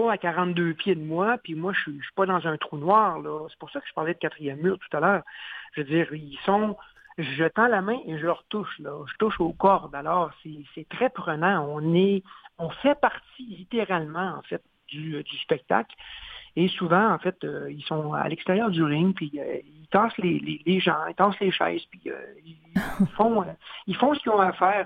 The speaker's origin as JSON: {"language": "French", "region": "Quebec", "country": "Canada", "tie": "born or raised there", "said": "quand j'étais jeune en Abitibi, moi, je viens de Sainte-Terre en Abitibi"}